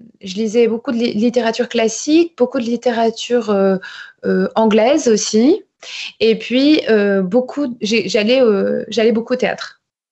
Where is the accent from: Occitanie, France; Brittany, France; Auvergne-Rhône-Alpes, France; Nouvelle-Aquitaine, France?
Nouvelle-Aquitaine, France; Bordeaux; moi j'ai fait Sciences Po Bordeaux, je suis bordelaise